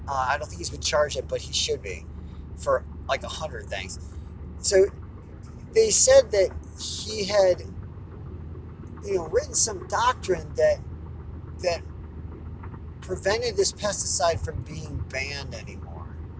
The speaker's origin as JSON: {"language": "English", "region": "Virginia", "country": "United States", "tie": "born or raised there", "said": "From the start of the Manafort trial in Virginia, my hometown"}